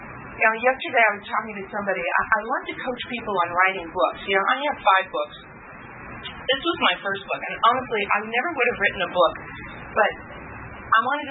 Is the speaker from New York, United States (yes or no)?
no; San Ramon, California, United States; Like coming here and speaking to a group of realtors when I'm from San Ramon and I'm supposed to be in Oakland